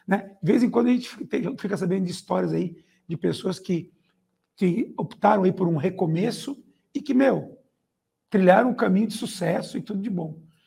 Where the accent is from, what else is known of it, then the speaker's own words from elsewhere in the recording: São Paulo, Brazil; now in São José do Rio Preto, Brazil; a cidade que eu moro, né, que é São José do Rio Preto. Eu originalmente sou de São Paulo, mas moro em Rio Preto.